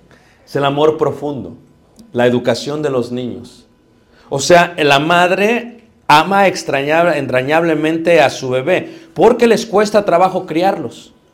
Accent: Mexico City, Mexico; yo soy de Ciudad de México

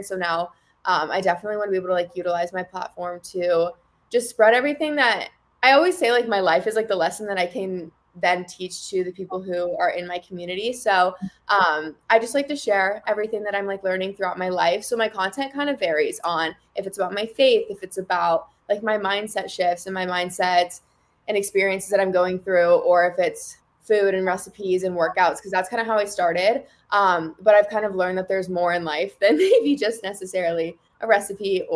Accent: Iowa, United States; moved away as an adult; now in Arizona, United States; I'm 23. I currently live in Arizona. I'm originally from Iowa, so I just made a recent move about a year ago

